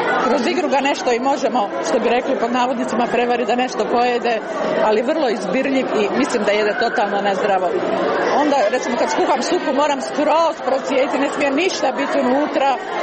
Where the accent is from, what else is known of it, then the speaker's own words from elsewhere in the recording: Slavonia, Croatia; Ja sam odrasla u Slavoniji na jednoj zdravoj, zdravoj hrani.